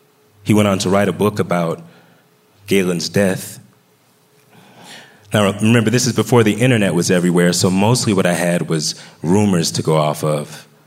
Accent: the South, United States; I'd never experienced from Wayne the type of racism that I'd experienced growing up in the South.

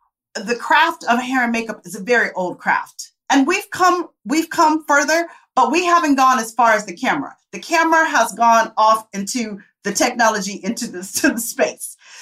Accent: Tempe, Arizona, United States; I come from Tempe, Arizona. I don't know anybody in this business.

